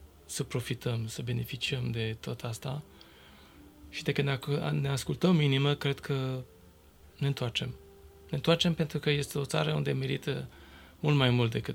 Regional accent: Paris, Île-de-France, France; first language French; Romanian is a second language; now in Romania; la 18 ani vine tot mama și mă reproșează că din toată gașca românească din Paris, numai eu nu vorbesc niciun cuvânt de român.

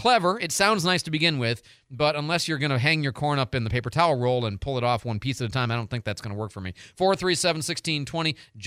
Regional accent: Iowa, United States; born there; I was born in Iowa.

